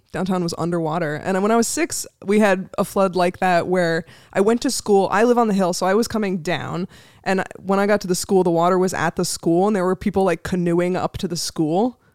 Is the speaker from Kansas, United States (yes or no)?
no; Vermont, United States; Yeah. Well, my hometown flooded a couple summers ago.